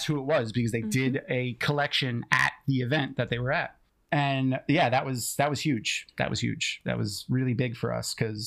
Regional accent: New York, United States; moved away as an adult; now in Florida, United States; I'm from New York, and I had lived in New York my whole life up until like 8 years ago, 9 years ago when we moved to Florida.

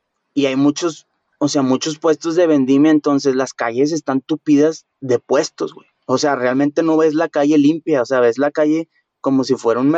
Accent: Monterrey, Nuevo León, Mexico; sí, el regio también tiene esa cuestión de que nos creemos bien chingones y todo y vamos a otro lado. Yo soy de Monterrey, güey

